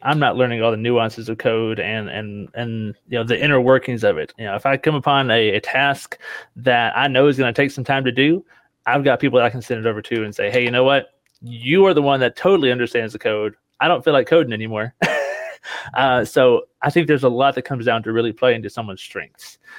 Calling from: Kentucky, United States; So I'm coming in from Kentucky. So I always tell people right between Nashville and Louisville.

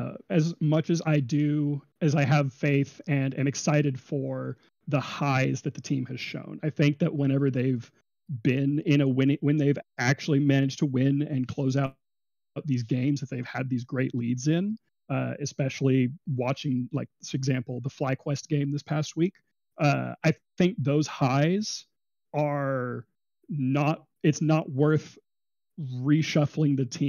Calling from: San Diego, California, United States; I'm calling from rainy, miserable, dreary San Diego.

